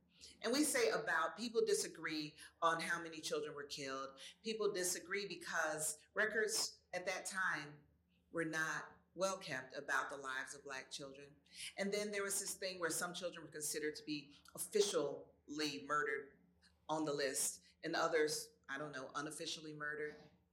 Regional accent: Atlanta, Georgia, United States; I decided that I would be the one to write about growing up in Atlanta during the child murders.

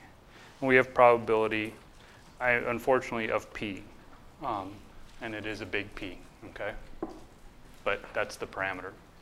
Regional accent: Germany; I grew up in Germany.

